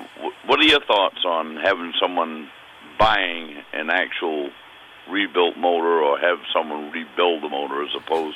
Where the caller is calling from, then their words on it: Wisconsin, United States; Hey, I'm calling from Wisconsin here.